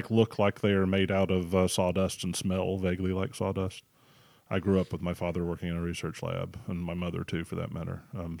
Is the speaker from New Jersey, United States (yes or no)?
no; Kentucky, United States; I mean, also I grew up in Kentucky. I have to be biased towards bourbon anyway.